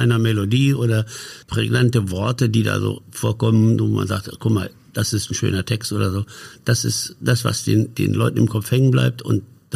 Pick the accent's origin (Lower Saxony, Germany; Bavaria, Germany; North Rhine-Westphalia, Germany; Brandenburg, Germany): Lower Saxony, Germany; Hanover; also born or lived in Silesia; Ich komme aus Hannover eigentlich, bin zwar gebürtiger Schlesier, aber ich bin in Hannover meine ganze Kindheit. Gleich am Krieg waren wir in Hannover. Und da bin ich groß geworden, habe meine Lehrzeit da im VW-Werk gemacht als Werkzeugmacher.